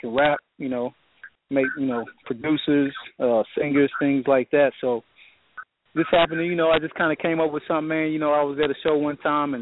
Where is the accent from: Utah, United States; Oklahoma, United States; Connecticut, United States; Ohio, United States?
Oklahoma, United States; you know, I'm from Oklahoma, man, and I know when you think of hip hop, you don't necessarily think of Oklahoma.